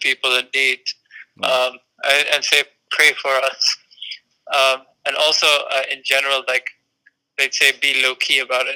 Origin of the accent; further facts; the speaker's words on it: Muscat, Oman; I am from Muscat, the capital of the Sultanate of Oman. My background is I lived 17 years in Oman. I went to international schools with British curriculum